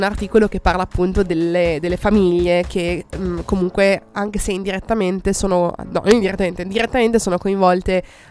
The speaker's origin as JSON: {"language": "Italian", "town": "Parma", "region": "Emilia-Romagna", "country": "Italy", "said": "Adesso io sono abbastanza arrabbiata da queste cose perché sono di Parma"}